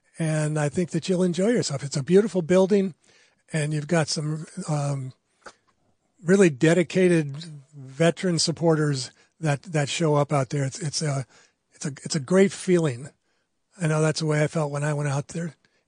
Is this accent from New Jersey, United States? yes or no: yes; Spring Lake, New Jersey, United States; born there; I'm from New Jersey as well. So